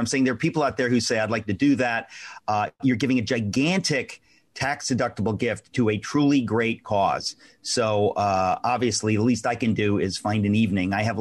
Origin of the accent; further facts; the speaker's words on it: New York, United States; born there; also born or lived in Danbury, Connecticut; I mean, I was born in New York. Even when we moved up to Danbury, Connecticut, you know, we would come here because my relatives were here.